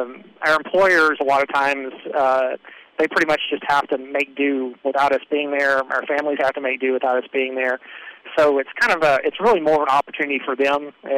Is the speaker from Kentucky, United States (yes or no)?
yes; Somerset, Kentucky, United States; moved away as an adult; now in San Antonio, United States; Well, I'm originally from Somerset, Kentucky. I came to San Antonio when I was on active duty, stayed in the area, went to law school there. I work in San Antonio.